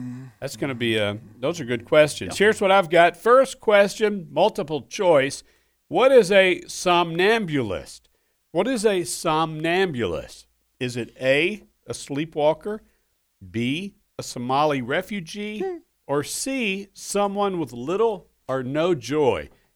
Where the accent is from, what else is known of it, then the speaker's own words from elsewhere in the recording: Kentucky, United States; Yeah, I was born and raised in Kentucky.